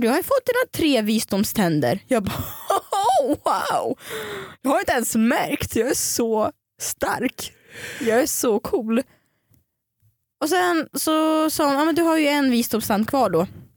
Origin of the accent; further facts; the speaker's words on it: Russia; Swedish is a second language; Bara för att jag är ryss.